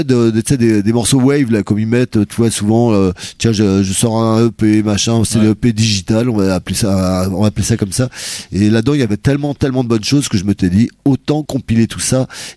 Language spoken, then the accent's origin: French; Brittany, France; On est breton.